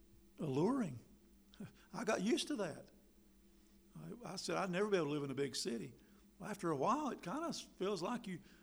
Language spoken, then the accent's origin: English; North Carolina, United States; moved away; I grew up in North Carolina, out in a residential neighborhood. We had to drive to the store a little way. It wasn't too far. It was, it took several miles. When I moved to Minnesota, there was a dentist office in my parking lot.